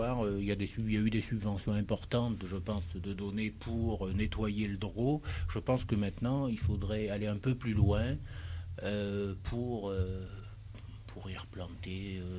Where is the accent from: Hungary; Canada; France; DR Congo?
France; Provence-Alpes-Côte d'Azur; nous venons de la Côte d'Azur, nous avons acheté ce moulin, on espère y résider par la suite.